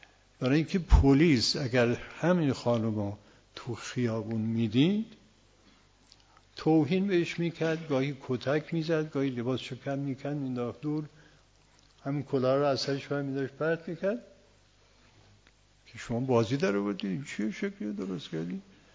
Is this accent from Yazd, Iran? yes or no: yes; Yazd, Iran; ما یزدی هستیم، متولد یزد و بزرگ شده یزدی هستیم